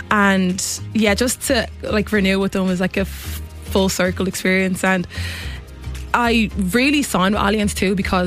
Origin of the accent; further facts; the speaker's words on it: Ireland; moved away as an adult; also born or lived in Texas; I was obviously one of the fastest growing up in Ireland, and then I went to University of Texas